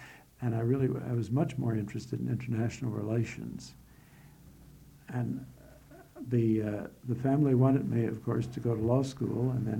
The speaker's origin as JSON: {"language": "English", "town": "Louisville", "region": "Kentucky", "country": "United States", "tie": "born or raised there", "said": "Yes, I was born in Louisville"}